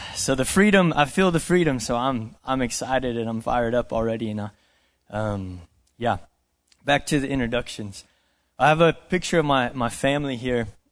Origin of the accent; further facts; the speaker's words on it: Portales, New Mexico, United States; But I grew up in Portales, went to school at Dora, and did all the rodeo and stuff.